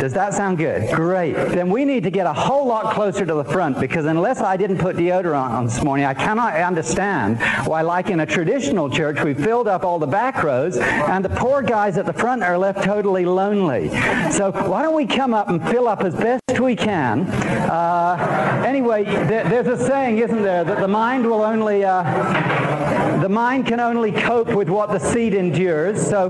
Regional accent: England, United Kingdom; Now you've probably already gathered, I'm English, okay?

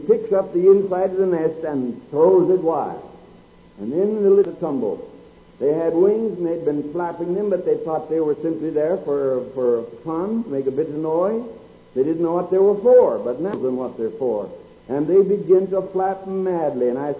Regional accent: United States; born there; I was born in the United States. I never knew what it was to say His Majesty.

